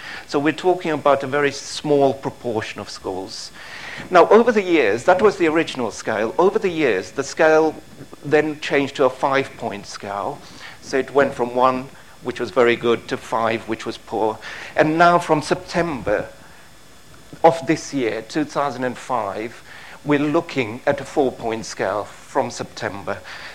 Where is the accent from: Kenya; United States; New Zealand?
Kenya; born there; moved away; I'm Indian in origin. My family came from India, but I was born in Kenya in East Africa. My father was born there as well, because my grandfather had moved there many, many years ago.